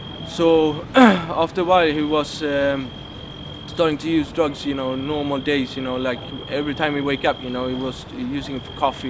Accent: Sweden; also born or lived in Gothenburg; I'm 22 years old. I'm from Sweden. I've been a Muslim for 11 months. I was born in a town called Gothenburg, and I was grew up in a place called Bakia with my two parents, my two sisters.

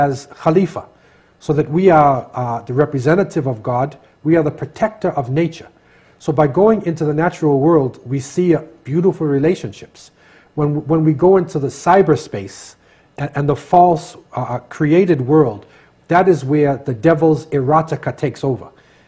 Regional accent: Boston, Massachusetts, United States; I can remember when I was young, growing up in America, in Boston

